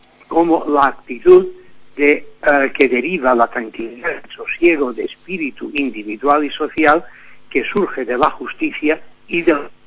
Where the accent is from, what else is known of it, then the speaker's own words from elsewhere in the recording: Santanyí, Balearic Islands, Spain; born there; Sí, yo nací en Santallí, el municipio más meridional de Mallorca.